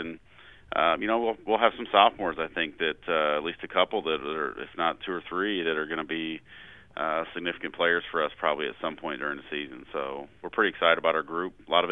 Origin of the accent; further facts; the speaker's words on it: Peoria, Illinois, United States; growing up, I grew up in Peoria. Peoria is a huge basketball town, and it's in Peoria, everybody played.